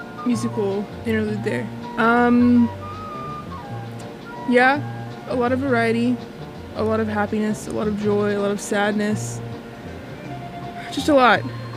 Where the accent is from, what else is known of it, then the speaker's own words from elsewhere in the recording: Austin, Texas, United States; a band near and dear to my heart from my hometown of Austin, Texas.